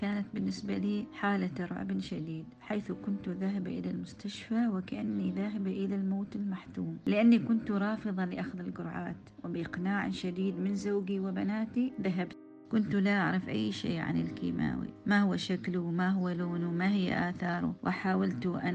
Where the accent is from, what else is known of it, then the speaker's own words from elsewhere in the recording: Oman; من سلطنة عمان، من مواليد 1963 ميلادية